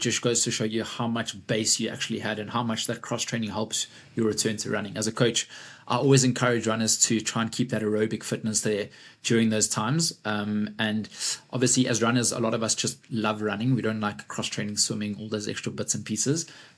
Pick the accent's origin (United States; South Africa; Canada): South Africa; now in United Kingdom; I'm obviously South African, based in the UK